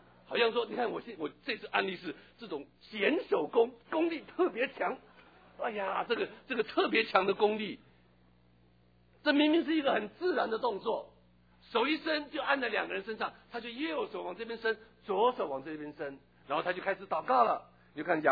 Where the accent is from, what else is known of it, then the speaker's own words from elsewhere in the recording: China; 我们中国人有一句话说，瞎猫抓到一条死老鼠